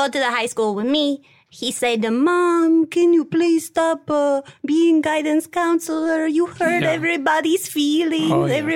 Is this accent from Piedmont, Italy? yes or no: yes; Turin, Piedmont, Italy; I'm from Italy. I'm from Torino.